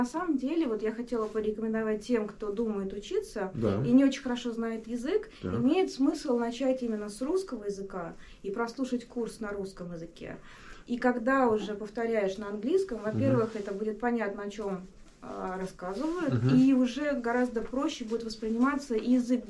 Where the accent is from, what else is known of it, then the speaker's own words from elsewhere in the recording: Saint Petersburg, Russia; now in United States; Я из Санкт-Петербурга.